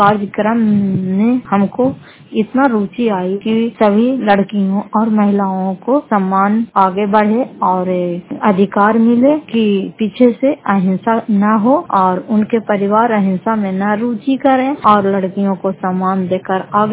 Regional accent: Fatehpur, Bihar, India; घर फतेहपुर, पंचायत मकरौता, जिला नालंदा और प्रखंड करारपसरा की निवासी हूँ।

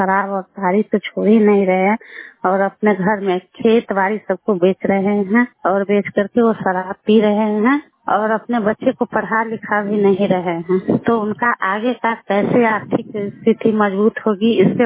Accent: Bihar, India; बकरोहर पंचायत से हूँ

